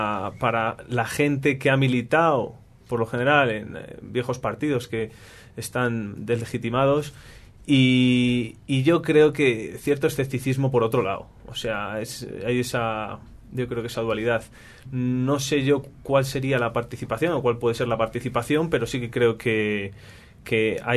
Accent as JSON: {"language": "Spanish", "town": "Madrid", "region": "Community of Madrid", "country": "Spain", "said": "yo creo que vengo sobre todo como madrileño"}